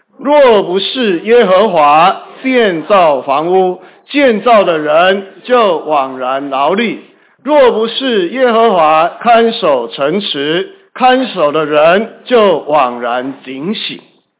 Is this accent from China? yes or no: no; Taiwan; 我是来自台湾所以在台湾其实我们也看到很多的家庭的悲剧。